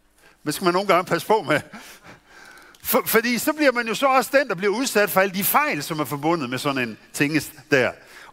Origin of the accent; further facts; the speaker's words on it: Central Denmark Region, Denmark; der hvor jeg kommer fra, det er sådan Midtjylland-agtigt.